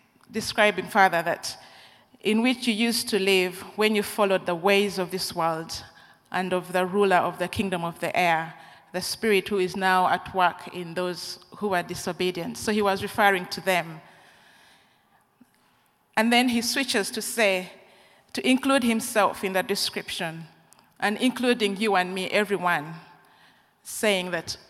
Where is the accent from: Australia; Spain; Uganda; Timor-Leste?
Uganda; The church I grew up in Uganda